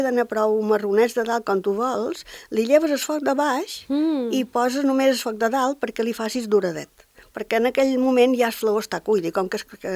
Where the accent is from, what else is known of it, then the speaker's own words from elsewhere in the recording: Formentera, Balearic Islands, Spain; som de Formentera i sempre m'ho estiram a altres bandes